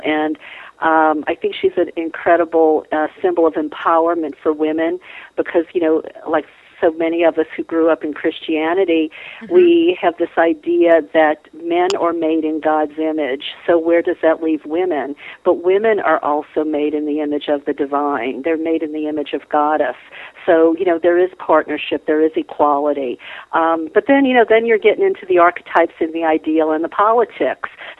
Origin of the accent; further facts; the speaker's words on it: New Orleans, Louisiana, United States; now in California, United States; I grew up in New Orleans, and that was the Bible Belt.